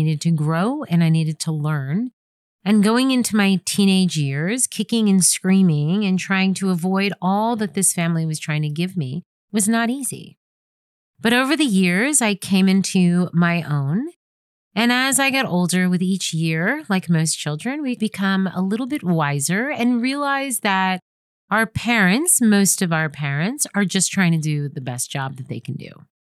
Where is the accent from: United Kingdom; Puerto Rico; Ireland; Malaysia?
Puerto Rico; I myself am Puerto Rican, and I gotta tel